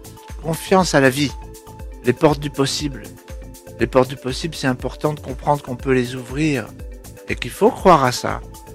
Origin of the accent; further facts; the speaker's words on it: Paris, Île-de-France, France; moi, je suis né à Paris. Donc, il y a ce côté-là, il y a le côté Ménilmontant, hein, mon quartier. Parce que j'ai vécu 20 ans là-bas.